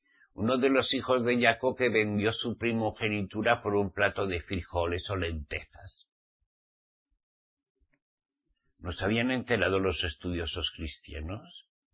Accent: Basque Country, Spain; born there; Como soy español, saben ustedes, al menos mi papá y mi mamá, me parieron en España. ¿Entienden? En el País Vasco, para ser más exacto.

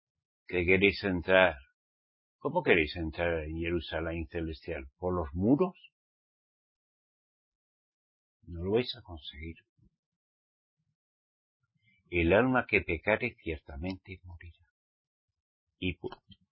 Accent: Spain; born there; Yo hablo español y soy español. Al menos nací en España. Mi mamá me parió en España.

